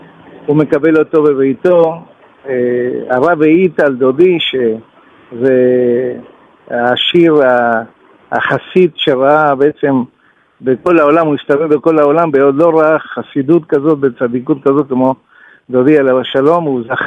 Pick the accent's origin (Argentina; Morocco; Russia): Argentina; now in Israel; בעיקרון זה התחלה עוד בארגנטינה, לפני שעליתי לארץ, בשנות ה-70